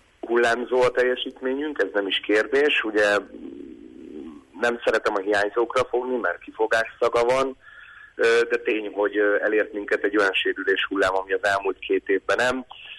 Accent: Hungary; én személy szerint ugye magyarországi magyarként ugye magyar kupát sokszor nyertem játékosként, edzőként

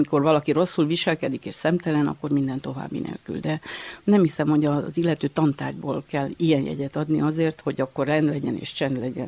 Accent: Arad, Arad County, Romania; Szórványról származom, ugye, Aradról.

